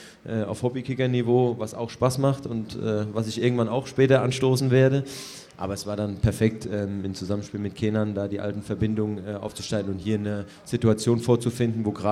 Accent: Mannheim, Baden-Württemberg, Germany; Ich bin als defensiver Mittelfeldspieler ja hier groß geworden am Waldhof

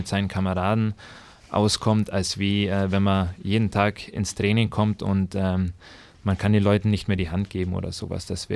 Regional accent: Füssen, Bavaria, Germany; ich komme aus Füssen im Allgäu.

